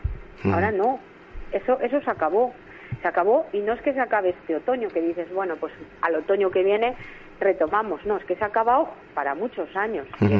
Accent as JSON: {"language": "Spanish", "town": "Ferreras", "region": "Castile and León", "country": "Spain", "tie": "born or raised there", "said": "Mira, yo, Ferreras, y te digo Ferreras porque es mi pueblo"}